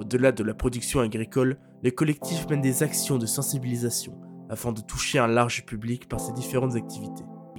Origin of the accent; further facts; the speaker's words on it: Blois, Centre-Val de Loire, France; j'ai 19 ans et je viens de Blois.